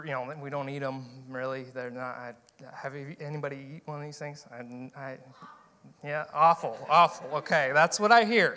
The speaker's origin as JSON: {"language": "English", "town": "Kodiak", "region": "Alaska", "country": "United States", "tie": "born or raised there", "said": "So this has been home, born and raised in Kodiak, Alaska."}